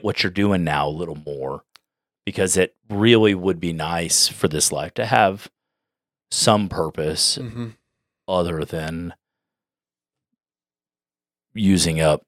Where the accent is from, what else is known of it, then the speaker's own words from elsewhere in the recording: Houston, Texas, United States; I grew up in Houston.